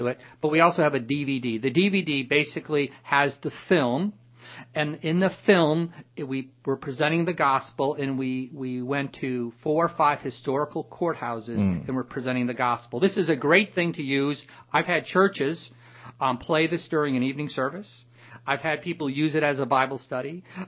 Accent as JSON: {"language": "English", "country": "United States", "said": "I'm an American"}